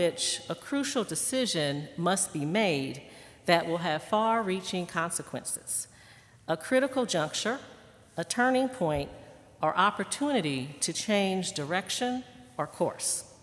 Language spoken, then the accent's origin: English; Indiana, United States; When I tell people that I'm from Indiana